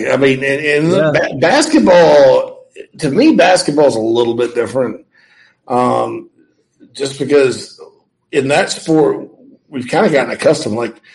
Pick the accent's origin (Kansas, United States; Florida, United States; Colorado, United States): Kansas, United States; Wichita; I'm from Wichita.